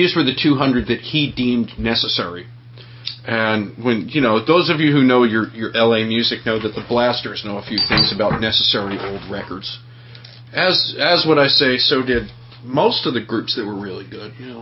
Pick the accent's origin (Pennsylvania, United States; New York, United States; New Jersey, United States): Pennsylvania, United States; Philadelphia; No, I was raised in Philadelphia.